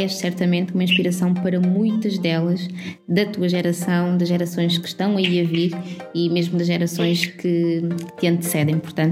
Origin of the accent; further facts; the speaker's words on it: Cape Verde; Também sou cabo-verdiana, não te disse.